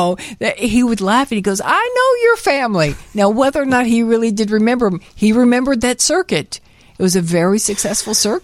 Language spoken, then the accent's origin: English; Tennessee, United States; Him and his wife, Georgia, we have a history because I'm from Tennessee.